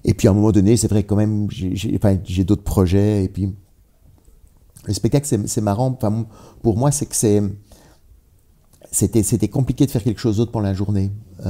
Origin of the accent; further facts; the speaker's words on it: Belgium; On est belge, je suis belge.